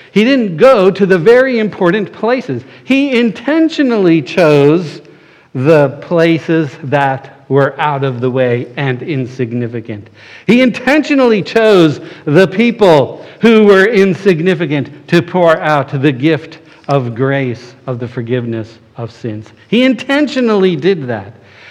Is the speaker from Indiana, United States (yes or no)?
no; Florida, United States; I grew up in South Florida, so I spent most of my life there. Well, I guess we're about splitting it now.